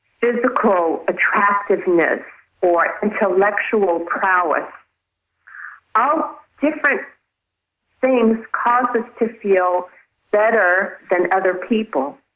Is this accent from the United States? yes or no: yes; Texas, United States; born there; I was born in Texas, and I had that crazy Texas superiority.